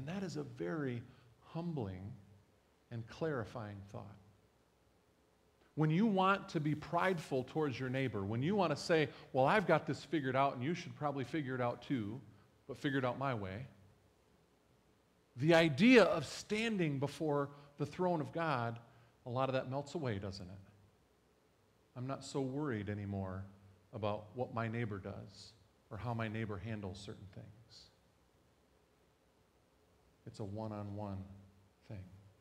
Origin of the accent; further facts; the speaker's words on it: Jenison, Michigan, United States; When I grew up in Jenison, if you mowed your lawn on Sunday, boy, would the neighbors talk.